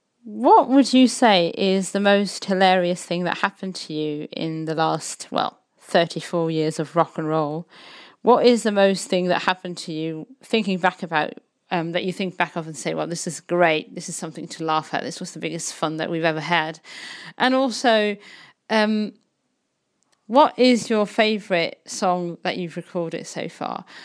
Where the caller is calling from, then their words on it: Cologne, North Rhine-Westphalia, Germany; I'm calling from Cologne